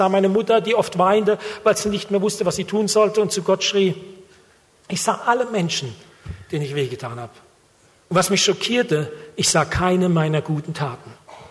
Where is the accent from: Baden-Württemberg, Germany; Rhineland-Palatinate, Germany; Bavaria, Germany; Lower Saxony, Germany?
Rhineland-Palatinate, Germany; ich komme aus der Pfalz, südliche Weinstraße, dort gibt es viele Weinberge.